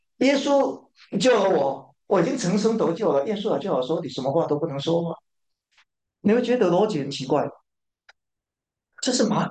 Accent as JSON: {"language": "Chinese", "country": "Taiwan", "said": "很简单啊，我是从台湾来的嘛"}